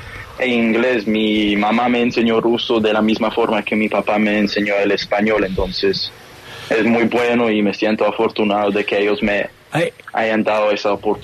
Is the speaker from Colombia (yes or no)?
yes; Colombia; born there